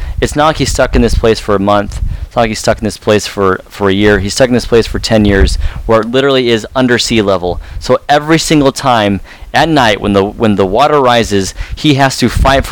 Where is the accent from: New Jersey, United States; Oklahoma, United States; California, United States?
California, United States; Los Angeles; I'm from Los Angeles. All my friends surf.